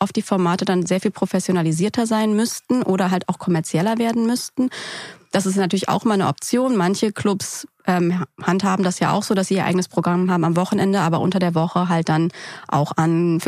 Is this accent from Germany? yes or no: yes; Berlin, Germany; Ich bin ja auch Berlinerin und hier aufgewachsen und habe Berlin in unterschiedlichen Phasen auch miterlebt.